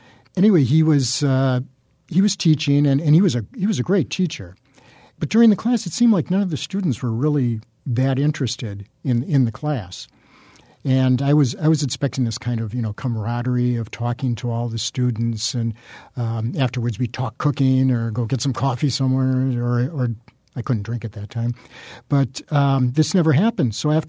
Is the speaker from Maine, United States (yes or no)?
no; Milwaukee, Wisconsin, United States; everything that I've done over my life has been done here.